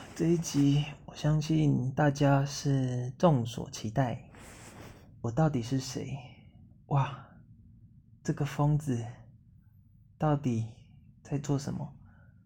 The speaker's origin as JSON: {"language": "Chinese", "region": "Tainan", "country": "Taiwan", "tie": "born there", "said": "我出生在台湾的台南，1995年6月15号，早上9点。我出生的家庭是基督教家庭"}